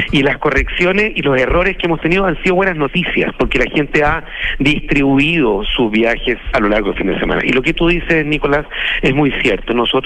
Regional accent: Valparaíso, Chile; yo soy porteño, he vivido parte importante de mi vida en Valparaíso

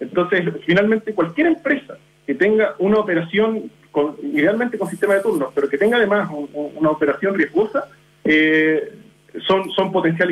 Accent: Temuco, Araucanía, Chile; now in Santiago, Chile; Yo en lo personal también soy de Temuco, llevo harto tiempo en Santiago

